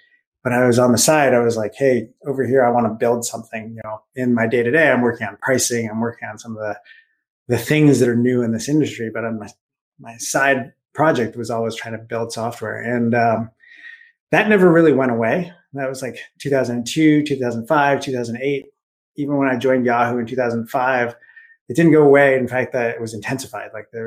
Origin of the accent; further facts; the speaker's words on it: Redmond, Washington, United States; I grew up in Redmond, which is a small city outside that when I was a kid was known really for Nintendo of America and now is known for Microsoft.